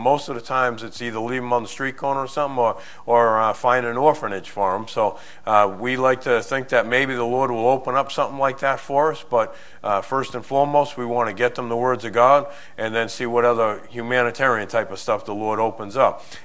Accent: Boston, Massachusetts, United States; I'm from Boston. I'm a Yankee up there, and I have a hard time with the English language itself.

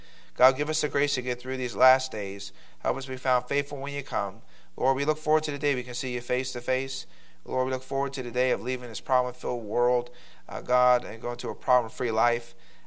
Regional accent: Philadelphia, Pennsylvania, United States; I'm from the East Coast. We're loud, kind of obnoxious. I'm sorry. Don't hold it against me. Amen? For being from Philadelphia.

